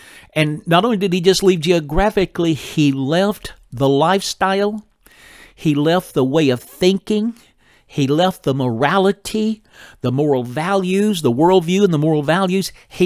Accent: Texas, United States; Or I grew up in North Texas back in the, I was born in 1947.

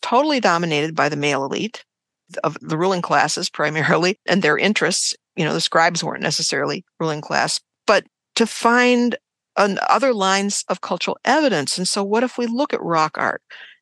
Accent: United States; I saw plenty of evidence of non-egalitarianism all around me growing up in the United States.

